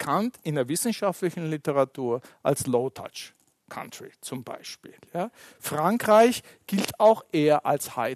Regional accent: Turkey; ich komme aus der Türkei, also der Mittelmeerraum sowieso

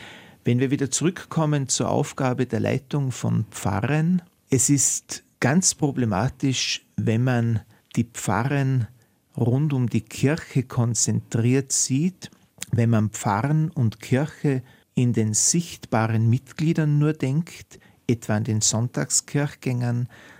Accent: Austria; born there; Ich bin in diesem Team der einzige gebürtige Österreicher, was mich tatsächlich freut.

